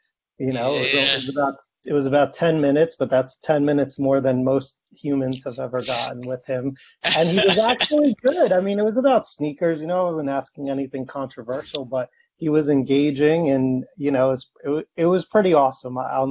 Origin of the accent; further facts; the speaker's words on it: New York, United States; I grew up outside New York City, and like I think that this, you know, New York, New Jersey, PA, like that, this is kind of what I grew up with.